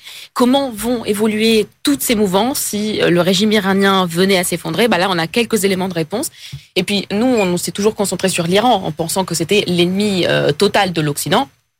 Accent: France; nous en tant que Français, comment on doit l'analyser et réagir

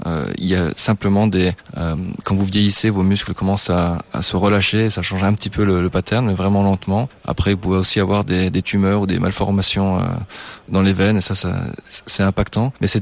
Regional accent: France; Moi, je suis français, donc ça me dérange pas de venir participer à un concours à Paris.

